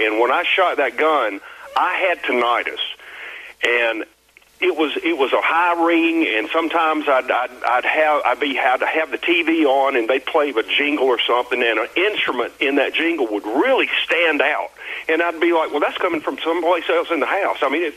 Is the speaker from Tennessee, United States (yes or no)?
no; Georgia, United States; I'm from Southwest Georgia, and you just mentioned it, but here we listen to a lot of loud music, and we shoot a lot of guns.